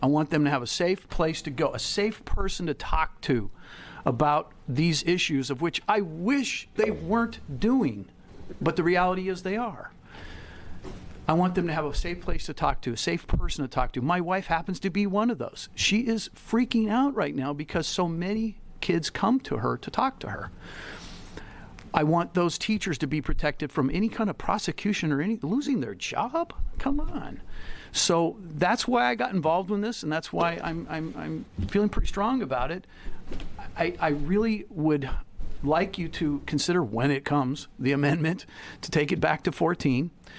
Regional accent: Keizer, Oregon, United States; I met with a couple of high school girls from McNary, which is in Kaiser, my hometown, and their principal and the superintendent.

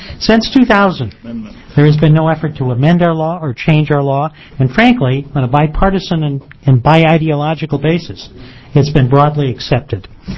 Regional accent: Saint Paul, Minnesota, United States; I'm from St. Paul, Minnesota.

